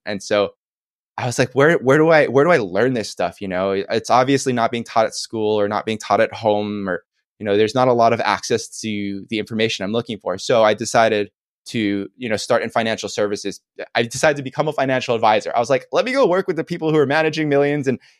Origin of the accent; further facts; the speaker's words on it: Kaneohe, Hawaii, United States; I grew up in Kaneohe, Kahalu on Oahu, which is like a little bit more rural country.